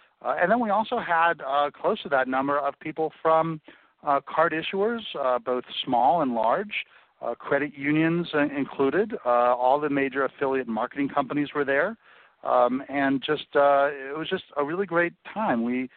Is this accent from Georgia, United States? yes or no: yes; Atlanta, Georgia, United States; I grew up in Atlanta, and so I heard him on the radio and saw him on TV for many, many years